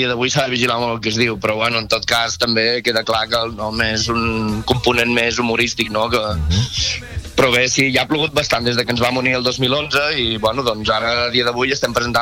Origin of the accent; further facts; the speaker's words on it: Palamós, Catalonia, Spain; Nosaltres, doncs, mira, sortim de l'Empordà, som gairebé tots de Palamós